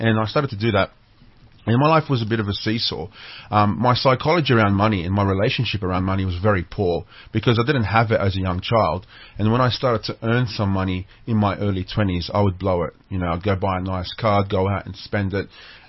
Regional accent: Sydney, New South Wales, Australia; I'm from Sydney, Australia

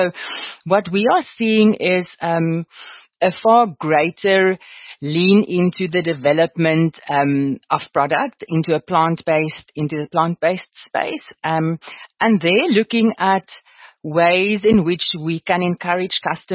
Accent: Limpopo, South Africa; Now, I grew up in Limpopo and on a farm

